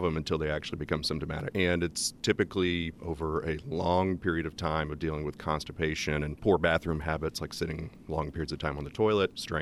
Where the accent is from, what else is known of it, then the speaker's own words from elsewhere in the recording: Texas, United States; So I grew up in Texas. I went to Baylor for undergrad in Waco.